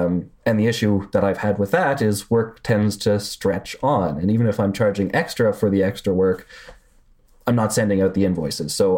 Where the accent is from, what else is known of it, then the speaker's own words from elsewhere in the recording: Canada; I am Canadian, so we have universal health care